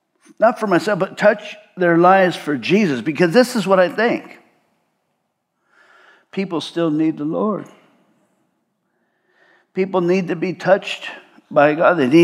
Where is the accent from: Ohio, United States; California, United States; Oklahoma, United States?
California, United States; Covina; And then I ran up in San Gabriel Valley. I was born in Covina, and my dad lived up there. My mom lived up there.